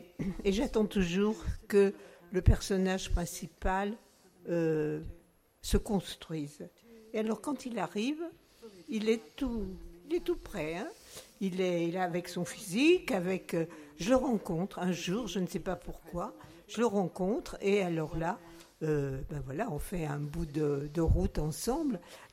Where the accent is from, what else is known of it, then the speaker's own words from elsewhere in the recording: Auvergne-Rhône-Alpes, France; mon pays natal, qui est le Bourbonnais, c'est-à-dire au centre de la France.